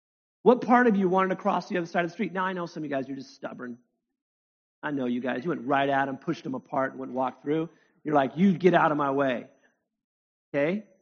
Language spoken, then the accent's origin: English; United States; And I'm an American. I waste.